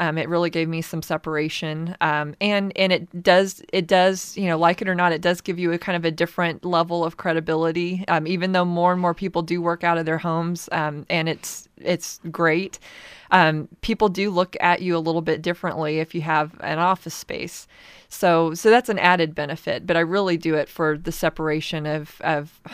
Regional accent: Houston, Texas, United States; now in Astoria, United States; I grew up in the Houston area in Texas.

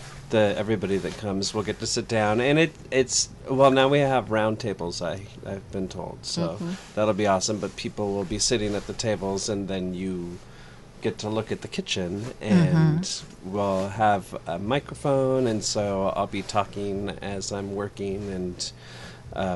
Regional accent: Astoria, Oregon, United States; also born or lived in Eugene; I'm born and raised in Astoria, and also moved away at one point in time.

